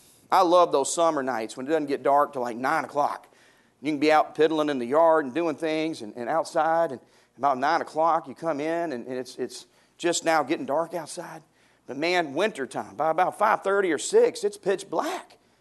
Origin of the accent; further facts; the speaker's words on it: Orlando, Florida, United States; And I would get so depressed because I was from Orlando, Florida.